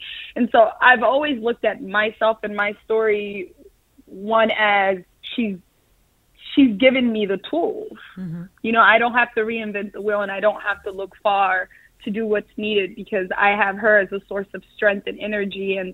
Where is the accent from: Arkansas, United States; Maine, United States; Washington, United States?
Washington, United States; Seattle; to not seem different or like an outsider growing up in Seattle. But moving to New York really empowered me in that, like, I was different.